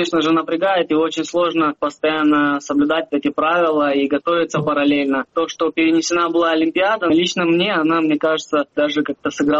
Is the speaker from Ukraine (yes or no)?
yes; Crimea, Ukraine; Приходилось оставаться в Крыму.